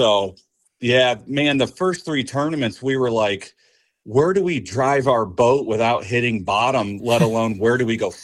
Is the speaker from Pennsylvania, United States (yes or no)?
yes; Warren, Pennsylvania, United States; So I'm from Warren, Pennsylvania, small town out in the Allegheny National Forest, gorgeous area.